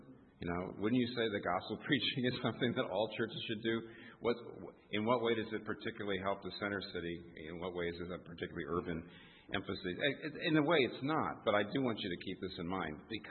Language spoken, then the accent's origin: English; New York, United States; I'm from New York, so if you're from New York, London always feels a lot like home.